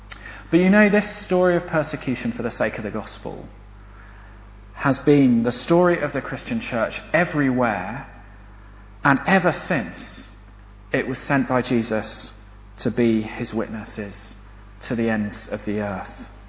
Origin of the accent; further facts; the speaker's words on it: United Kingdom; But it's not really an excuse being British, because actually thinking that you can deal with your problems on your own, that's just pride.